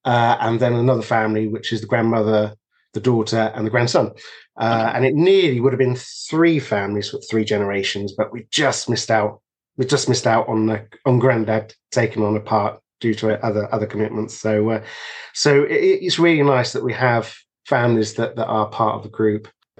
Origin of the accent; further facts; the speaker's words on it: Hofton, England, United Kingdom; I grew up in Hofton, which is the neighbouring village.